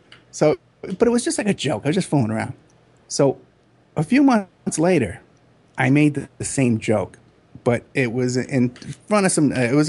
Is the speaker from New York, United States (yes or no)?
yes; New York, United States; I go way back with Trump. I'm from New York, you know.